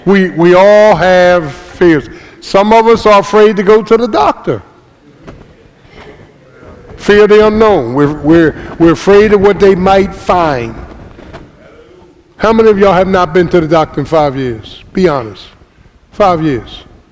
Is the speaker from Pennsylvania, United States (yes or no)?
yes; Philadelphia, Pennsylvania, United States; So my kids didn't grow up in Philly. I did.